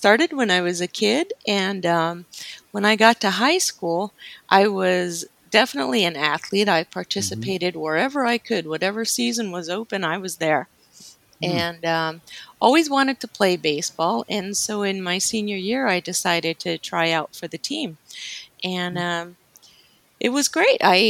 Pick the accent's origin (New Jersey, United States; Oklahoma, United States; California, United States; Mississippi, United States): New Jersey, United States; Newark; And reason for that is, well, growing up in Newark, New Jersey, we'd go to visit my grandmother.